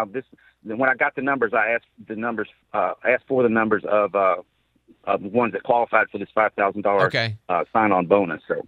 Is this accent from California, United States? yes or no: no; Kentucky, United States; So officers, and I can speak because I came from Kentucky and had to go through this.